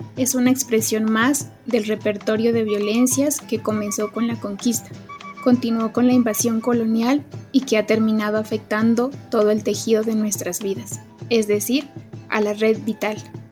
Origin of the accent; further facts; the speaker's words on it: Nariño, Colombia; soy comunera del resguardo de Huachucal. Está ubicada en el suroccidente del departamento de Nariño. Soy del pueblo de Los Pastos.